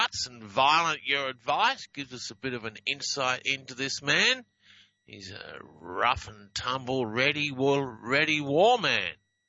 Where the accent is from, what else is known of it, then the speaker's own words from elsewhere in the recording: Adelaide, South Australia, Australia; followed by a live training class in Adelaide, Australia, my hometown.